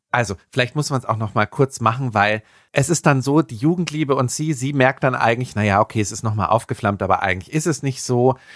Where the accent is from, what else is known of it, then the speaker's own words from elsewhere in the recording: Bremerhaven, Bremen, Germany; ich bin auch Deutscher, aus Bremerhaven, yo.